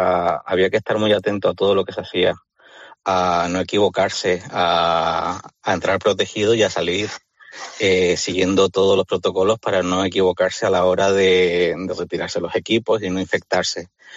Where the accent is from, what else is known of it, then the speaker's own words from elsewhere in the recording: Canary Islands, Spain; now in Madrid, Spain; mi mujer y yo somos los dos de fuera, somos una de Córdoba y yo de Canarias, y en Madrid no tenemos tanta familia